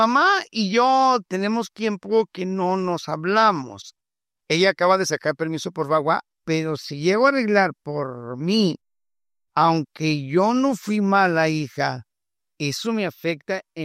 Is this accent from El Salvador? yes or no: yes; El Salvador; Soy de El Salvador y muchas gracias.